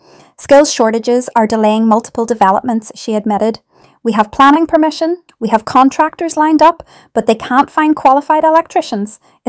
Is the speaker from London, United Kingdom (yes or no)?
yes; London, United Kingdom; I grew up in King's Cross before the glass towers arrived, back when it was still railway yards and council flats.